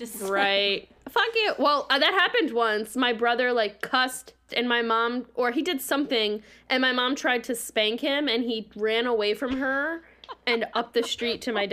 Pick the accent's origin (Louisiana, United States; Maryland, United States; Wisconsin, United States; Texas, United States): Maryland, United States; Baltimore; born there; So I was born in Baltimore, just outside of Baltimore City, and I'm a twin.